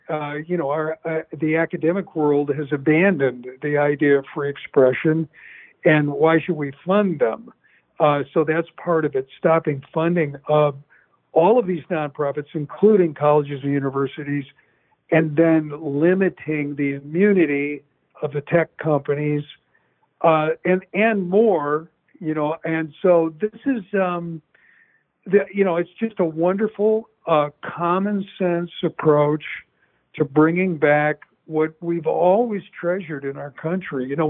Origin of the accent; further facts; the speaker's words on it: Skokie, Illinois, United States; when I grew up in Chicago, in a suburb to the north of Chicago, is Skokie, Illinois.